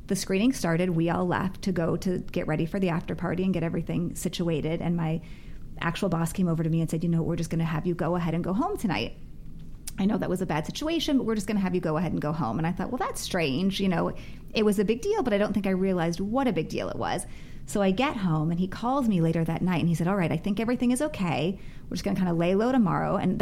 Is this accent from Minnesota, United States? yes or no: no; Arizona, United States; Growing up in Arizona, like, big deal. You move the seats.